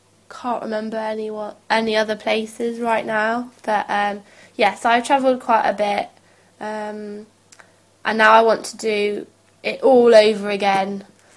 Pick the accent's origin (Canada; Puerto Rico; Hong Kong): Hong Kong; born there; So I was born in Hong Kong, and when we were there, we travelled a lot. So I've been to New Zealand, Bali, Singapore, France, obviously, Spain